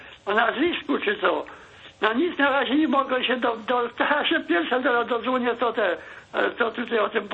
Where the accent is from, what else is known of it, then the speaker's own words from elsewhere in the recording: Greater Poland Voivodeship, Poland; now in Wrocław, Poland; bo ja pochodzę z Wielkopolski, z Podostrowa Wielkopolskiego. A mieszkamy w Wrocławiu, cały już, nie?